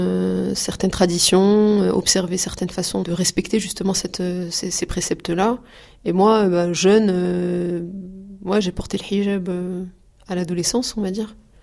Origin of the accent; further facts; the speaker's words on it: Mantes-la-Jolie, Île-de-France, France; donc j'ai 40 ans. Le quartier dans lequel j'ai grandi, c'était au Val-Fouré, donc à Mantes-la-Jolie. Et on vivait donc dans un HLM.